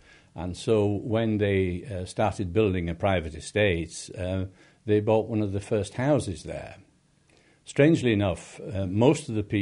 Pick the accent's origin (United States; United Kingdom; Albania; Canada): United Kingdom; Leeds, Yorkshire and the Humber; born there; I was born in Belle Isle in Leeds.